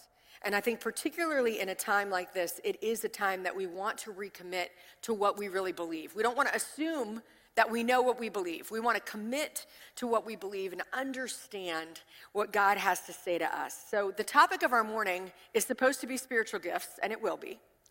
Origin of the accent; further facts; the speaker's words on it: the South, United States; I live my normal Monday through Saturday in Richmond, Virginia with my family. So I am from the South